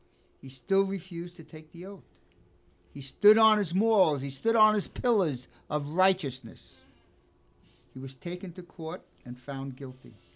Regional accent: Brooklyn, New York, United States; accent: Brooklyn; Being as I'm from Brooklyn, and I do have a little Brooklyn accent

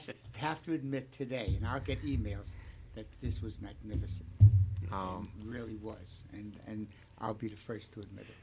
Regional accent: Brooklyn, New York, United States; accent: Brooklyn; Because I'm from Brooklyn, and my pronunciation is very accented.

